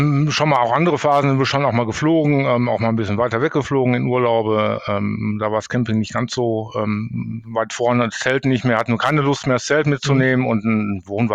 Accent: North Rhine-Westphalia, Germany; dann bin ich im Sauerland groß geworden. Da gibt es ganz viele Talsperren

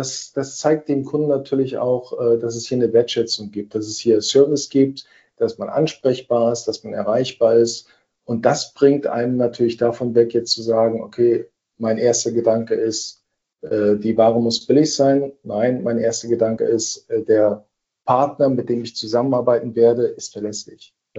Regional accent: Germany; Ja, ich glaube, wir als Deutsche, wir sehen das immer so ein bisschen komisch

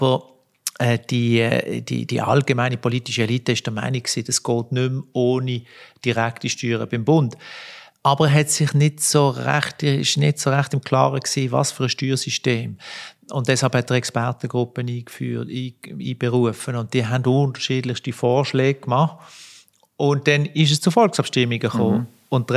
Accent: Switzerland; wir sind Schweizer

